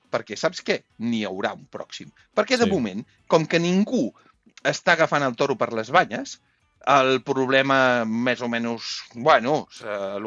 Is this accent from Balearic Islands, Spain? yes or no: no; Manresa, Catalonia, Spain; Jo, de petit, als anys 80, tot sovint, quan hi havia un temporal a Manresa, jo soc fill de Manresa